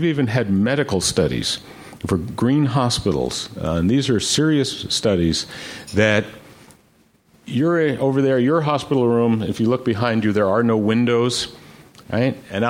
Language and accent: English; New York, United States; In my case, I grew up on Long Island, for God's sake.